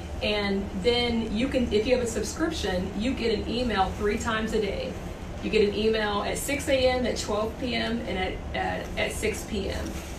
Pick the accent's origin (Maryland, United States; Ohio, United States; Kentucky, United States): Ohio, United States; Columbus; I'm from Ohio